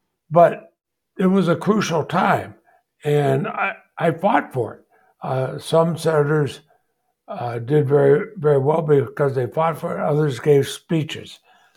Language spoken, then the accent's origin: English; Vermont, United States; born there; I was born in Vermont, Marcel was born in Vermont, we have family, friends there